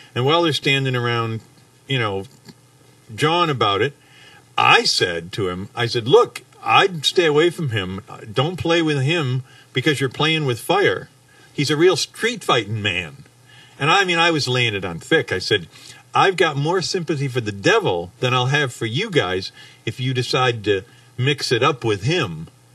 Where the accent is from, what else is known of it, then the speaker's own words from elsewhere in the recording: Dartford, South East England, United Kingdom; my dad was stationed in England after the war, and so I grew up in Dartford, England is the name of the town. And I grew up at 1701 Westgate